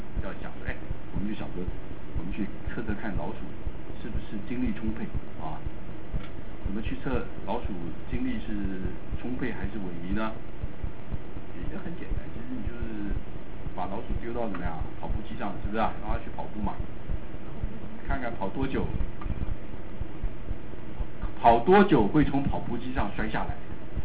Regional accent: China; 其实我们中国人从来没有很认真的去研究它而已

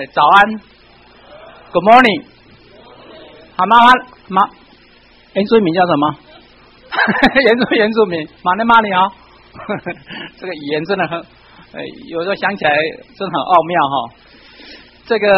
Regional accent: Tainan, Taiwan; 说我是本地人，闽南人

